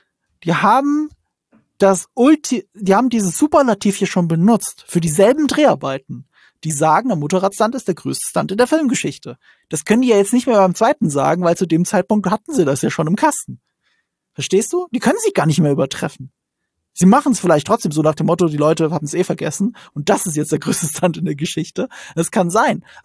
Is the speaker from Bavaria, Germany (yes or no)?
no; Rhineland-Palatinate, Germany; sie machen es von … aus. Ich komme aus der Gegend.